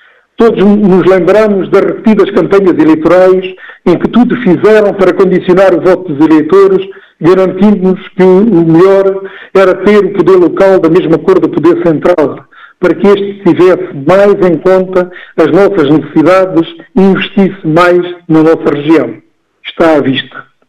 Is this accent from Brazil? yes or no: no; Vidigueira, Beja, Portugal; em especial os habitantes deste concelho de onde sou natural.